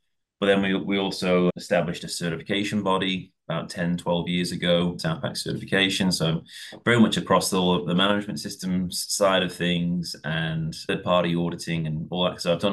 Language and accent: English; Manchester, North West England, United Kingdom; also born or lived in Melbourne; now in Gold Coast, Australia; I was from Manchester, and Melbourne had some vibes which are somewhat similar to Manchester, actually, especially the weather some of the time.